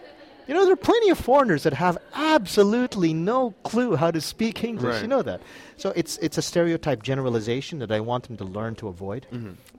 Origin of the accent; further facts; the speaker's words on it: Canada; And I'm in the same boat where I've always thought of myself as Canadian